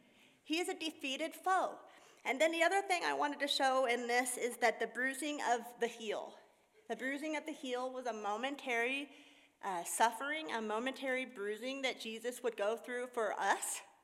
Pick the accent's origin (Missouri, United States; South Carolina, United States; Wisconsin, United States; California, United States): Missouri, United States; I'm from Missouri. No, I don't have mountains in Missouri. But we do have in the Ozarks, okay?